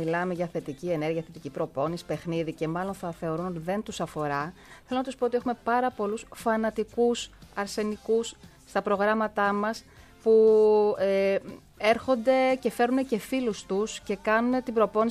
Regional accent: Serres, Central Macedonia, Greece

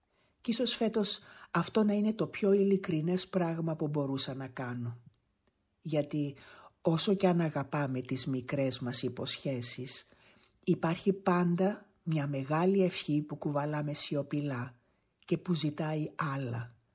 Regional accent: Cyprus; Να επανενωθεί επιτέλους η πατρίδα μου, η Κύπρος.

